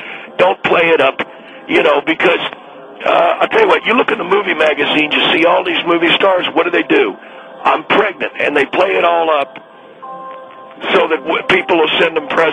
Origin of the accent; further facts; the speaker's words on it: Texas, United States; now in California, United States; I'm originally from Texas, even though I live in California right now.